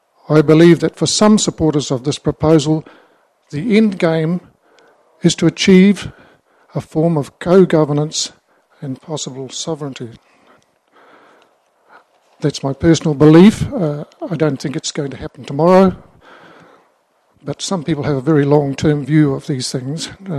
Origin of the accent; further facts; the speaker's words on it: Rotorua, Bay of Plenty, New Zealand; born there; I'm a Rotorua-born New Zealander.